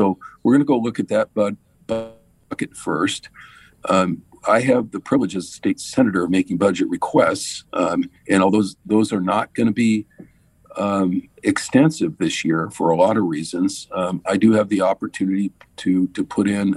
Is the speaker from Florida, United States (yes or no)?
no; San Jose, California, United States; But I grew up in East San Jose.